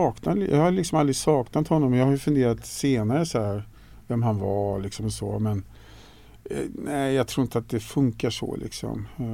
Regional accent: Solna, Stockholm County, Sweden; Jag är uppvuxen i Solna utanför Stockholm. Det betyder att man är AIK-are i hjärtat forever. Ganska normal uppväxt.

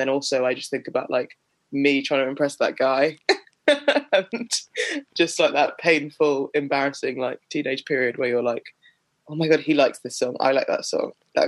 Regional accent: Sutton, London, United Kingdom; I was living in Sutton. I grew up in Sutton in South London. Which is like, it's technically London, but nobody really thinks of it as London.

